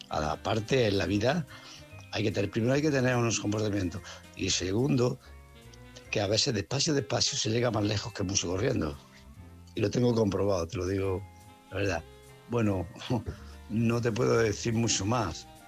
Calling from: Málaga, Andalusia, Spain; de Málaga.

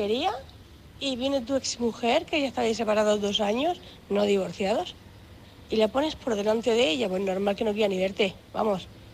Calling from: Cartagena, Region of Murcia, Spain; corresponsal de Cartagena.

